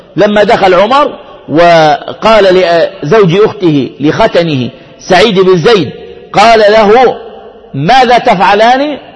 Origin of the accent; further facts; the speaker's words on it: Zarqa, Zarqa Governorate, Jordan; كل أهل الفجور الآن عندنا في الزرقاء لا يساوون حال عمر قبل الإسلام.